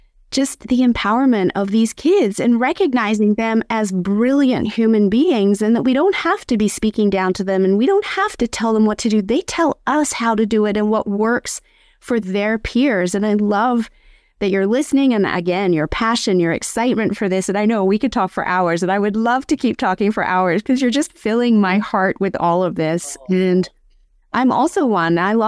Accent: Japan; First of all, I was raised in Japan, and so I'm fully aware of the 1,000 cranes.

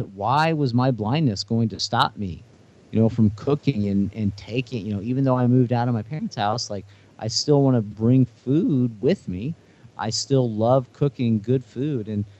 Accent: Louisiana, United States; And so being Cajun, we would gather in the kitchen and we would cook different dishes.

